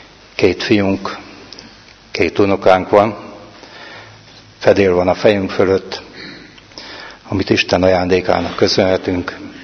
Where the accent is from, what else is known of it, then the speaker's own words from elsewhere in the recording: Nagykereki, Hajdú-Bihar, Hungary; born there; Nagykerekibe születtem.